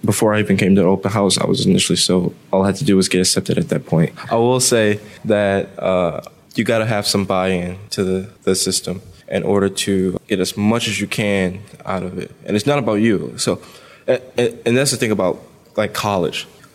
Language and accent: English; Detroit, Michigan, United States; I'm from Southwest Detroit, Michigan.